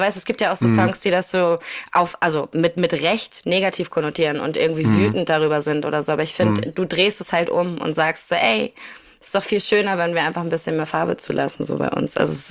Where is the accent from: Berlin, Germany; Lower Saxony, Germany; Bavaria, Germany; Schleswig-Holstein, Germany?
Schleswig-Holstein, Germany; Kiel; alle ZuhörerInnen wissen, dass ich komme aus Kiel. Das ist ja genau die Schnittstelle zwischen Großstadt und Kleinstadt eigentlich so. Also du hast hier voll viel Dorf, aber du hast irgendwie auch direkt Hamburg um die Ecke